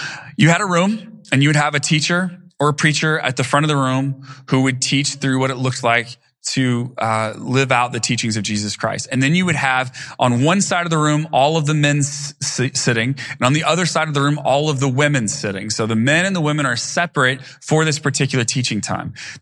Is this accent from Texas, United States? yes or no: yes; Texas, United States; And I got to tell you, growing up in East Texas, I had several pastors who would point to this passage